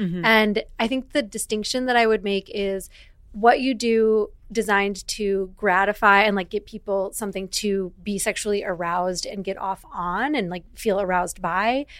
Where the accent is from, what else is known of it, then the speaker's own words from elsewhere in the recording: Midwest, United States; but I grew up in the Midwest.